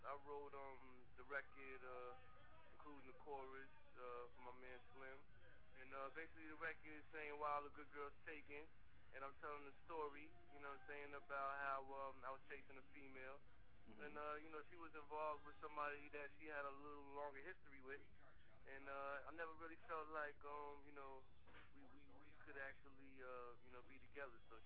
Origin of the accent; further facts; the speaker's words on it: Queens, New York, United States; I'm from Queens, so … is a big influence.